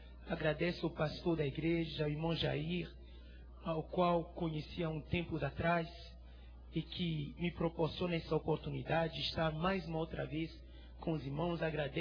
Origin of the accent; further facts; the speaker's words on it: Côte d’Ivoire; Portuguese is a second language; sou da Costa do Marfim. É um país que fica na costa oeste da África. E a língua falada ali é o francês.